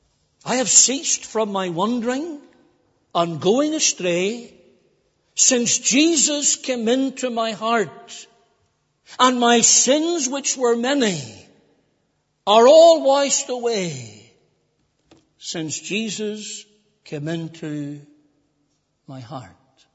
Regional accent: Cookstown, Northern Ireland, United Kingdom; When I was a young Christian, Growing up in the Cookstown Church, I used to sit beside this elderly couple.

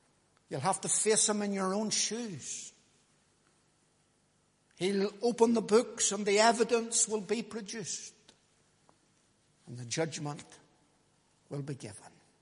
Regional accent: Lisburn, Northern Ireland, United Kingdom; because he knew I was from Lisburn

